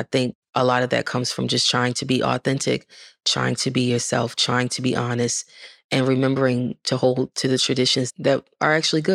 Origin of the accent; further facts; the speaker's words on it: Baltimore, Maryland, United States; I'm from Baltimore, which is way more city than country. My grandfather's family is from Southern Maryland. My grandmother's from Greensboro, North Carolina.